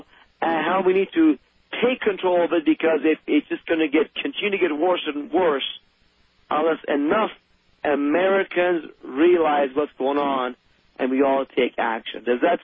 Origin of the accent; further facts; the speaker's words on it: Iran; now in United States; Folks, I come from Iran.